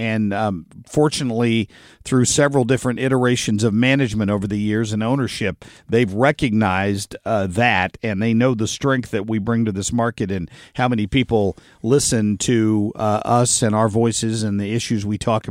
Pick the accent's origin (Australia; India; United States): United States; Cincinnati, Ohio; So I grew up in the Cincinnati area, and WLW there had at one point a 500,000 watt radio station.